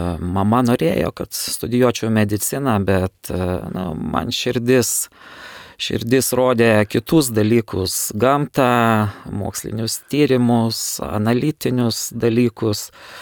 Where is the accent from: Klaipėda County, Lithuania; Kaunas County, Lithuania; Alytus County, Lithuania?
Kaunas County, Lithuania; Kaunas; Aš esu kaunietis, esu augęs ir gyvenęs Kaune. Mama aukštaitė yra iš Utenos rajono, tėtis dzūkas iš Alytaus rajono, o aš užaugau Žaliakalnyje.